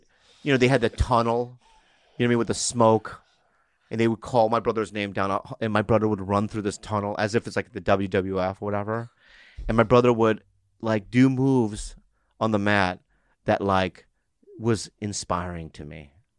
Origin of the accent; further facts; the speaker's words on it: San Diego, California, United States; It was in Stockton. So I'm from San Diego.